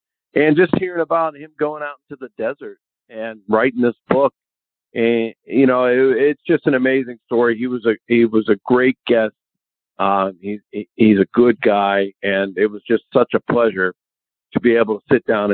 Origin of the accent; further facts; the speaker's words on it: Pittsburgh, Pennsylvania, United States; I was a Steelers fan. I grew up in Pittsburgh.